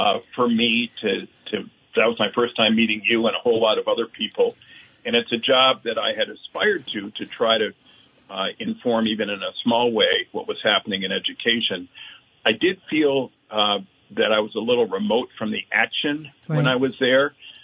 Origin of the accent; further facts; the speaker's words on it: Vermont, United States; So, you know, I grew up in Rutland County. I mentioned my dad. He was born there in 1919.